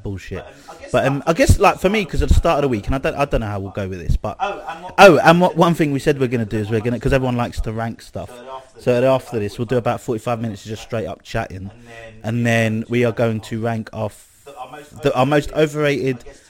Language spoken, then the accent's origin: English; England, United Kingdom; But that's American, we're English, we've got our...